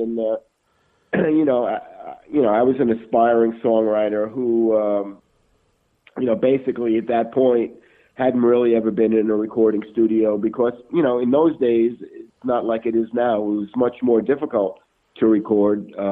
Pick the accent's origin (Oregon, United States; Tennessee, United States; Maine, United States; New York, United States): New York, United States; Brooklyn; I was a kid growing up in Brooklyn.